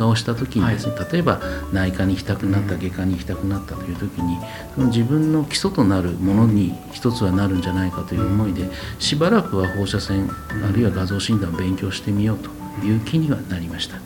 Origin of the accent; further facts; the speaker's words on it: Tokyo, Japan; 私自身は東京の生まれの東京育ちです。